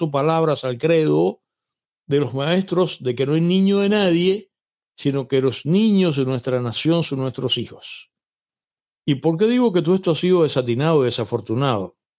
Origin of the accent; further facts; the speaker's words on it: Cuba; en el caso mío, que soy cubano, las conozco muy bien.